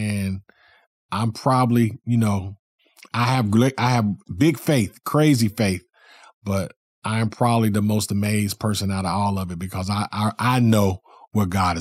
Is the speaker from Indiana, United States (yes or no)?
yes; Muncie, Indiana, United States; also born or lived in Union City, Tennessee; You know, a kid from Ken, Tennessee, Union City, Tennessee, growing up in Muncie, Indiana